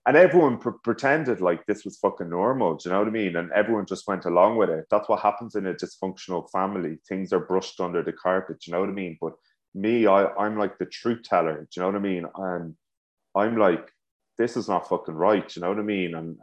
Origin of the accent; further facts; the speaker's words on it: Dublin, Leinster, Ireland; But you know, growing up in Dublin, with the lads, you know